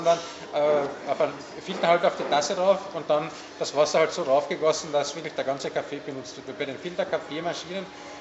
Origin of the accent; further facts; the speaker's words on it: Austria; bei uns in Österreich